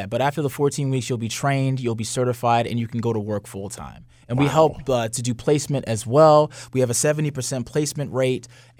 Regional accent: Maryland, United States; now in Baltimore, United States; I mean, I was raised in Howard County. And when I moved to Baltimore City, my insurance rates went way up.

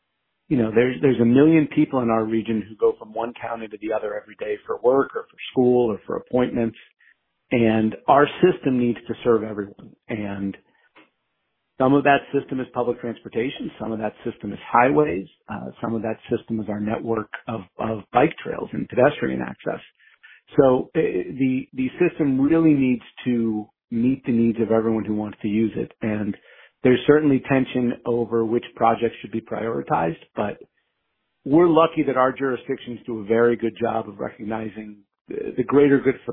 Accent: New England, United States; moved away as an adult; now in Maryland, United States; So I came to Maryland in 1996 when I was a freshman at Loyola College, and I've been here ever since. I grew up in New England.

